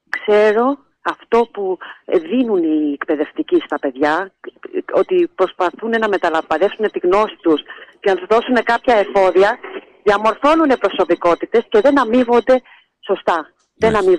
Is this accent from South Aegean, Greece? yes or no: yes; Rhodes, South Aegean, Greece; born there; γεννήθηκα στη Ρόδο, η καταγωγή και των δύο γονέων μου είναι από το Παραδείσι. Ένα μικρό χωριό που είναι το αεροδρόμιο